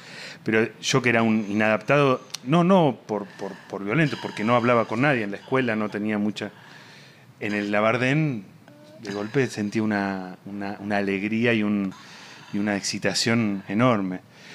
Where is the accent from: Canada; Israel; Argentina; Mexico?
Argentina; Buenos Aires; born there; Acá, en Buenos Aires. En Almagro.